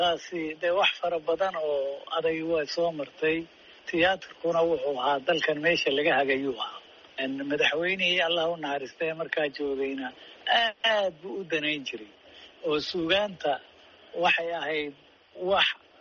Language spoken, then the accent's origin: Somali; Somali Region, Ethiopia; moved away as an adult; now in United States; waxaan ku soo barbaaray dalka Ethiopia oo qoomiyad ku joogaan deegaanka Soomaalida especially weliba Soomaalida iyo Oromada halkaas aan ku soo barbaaray